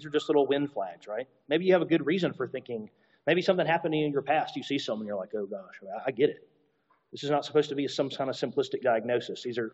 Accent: Alabama, United States; I grew up in Alabama, okay?

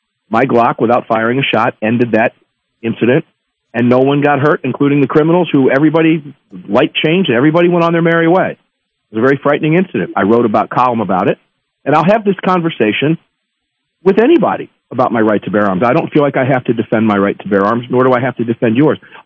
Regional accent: Tampa, Florida, United States; I should know it. I'm from Tampa, but I don't.

